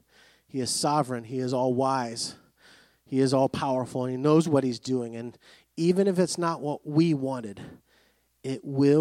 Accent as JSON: {"language": "English", "country": "Greece", "tie": "born or raised there", "second_language": "English", "moved": "yes", "lives_now": "United States", "said": "I grew up in Greece, and now it's a source of pride."}